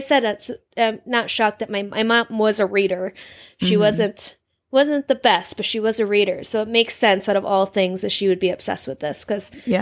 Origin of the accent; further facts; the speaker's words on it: United States; Because I'm American. That's why I put both.